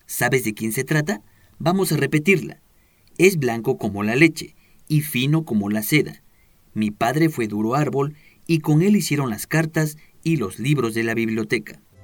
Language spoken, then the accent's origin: Spanish; Oaxaca, Mexico; Nosotros como oaxaqueños nos sentimos muy orgullosos de pertenecer a él.